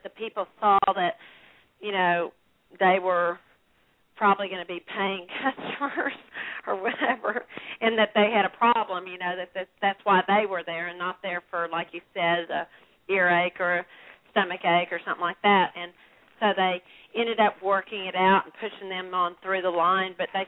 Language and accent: English; Texas, United States; now in North Texas, United States; I mean, I'm from South Texas, but you know, so I was used to Mexicans. I grew up with them and all. But being now in the North Texas, there wasn't any Mexicans.